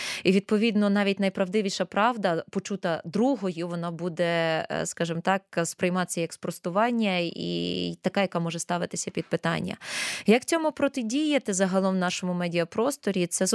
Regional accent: Lviv, Lviv Oblast, Ukraine; ну, я зі Львова, не вважайте це як рекламою

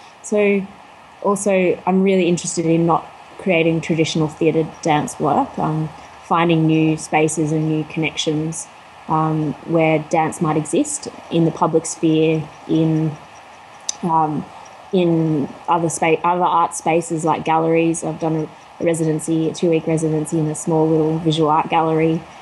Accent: Bathurst, New South Wales, Australia; now in Canberra, Australia; I have a regional arts practice as well back in my hometown of Bathurst, and do a little bit of work in Sydney as well.

